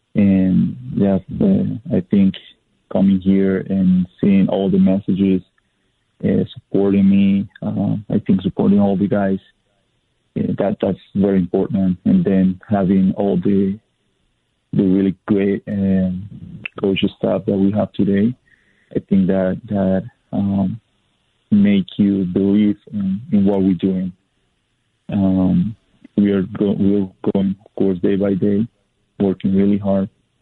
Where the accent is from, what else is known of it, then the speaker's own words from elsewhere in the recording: Portland, Oregon, United States; I come from Portland, right?